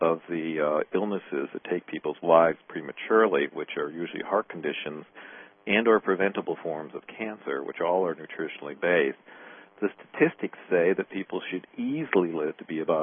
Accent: Sandusky, Ohio, United States; I was born and raised in Sandusky, Ohio

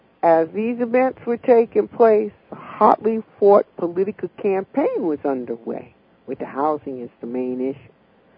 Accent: Englewood, New Jersey, United States; Now, I grew up in Englewood.

